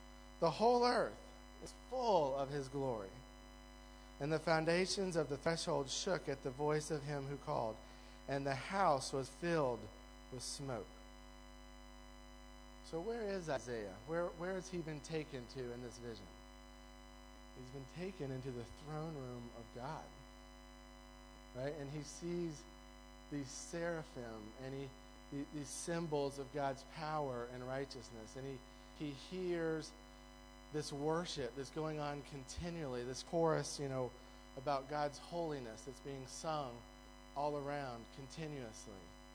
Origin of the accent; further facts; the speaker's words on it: United States; would you recognize me as American? Do I stick out pretty bad? Yeah. Surely if I started talking, you would by my accent and vocabulary, right?